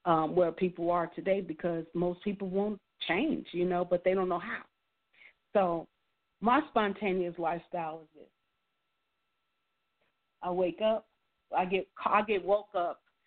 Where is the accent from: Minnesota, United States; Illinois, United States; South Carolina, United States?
Illinois, United States; Chicago; I grew up in Chicago. I don't really care to be in the snow.